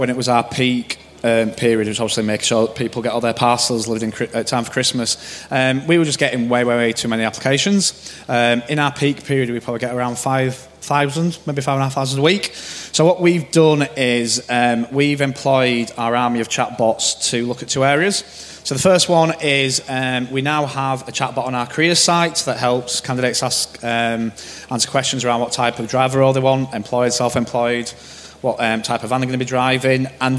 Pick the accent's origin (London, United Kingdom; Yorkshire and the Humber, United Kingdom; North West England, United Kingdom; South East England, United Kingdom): Yorkshire and the Humber, United Kingdom; Because I'm from Yorkshire and tight.